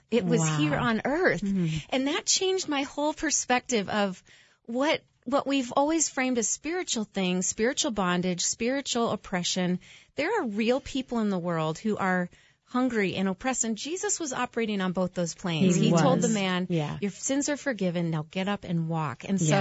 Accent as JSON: {"language": "English", "region": "Minnesota", "country": "United States", "said": "we're from Minnesota and we have baby supplies."}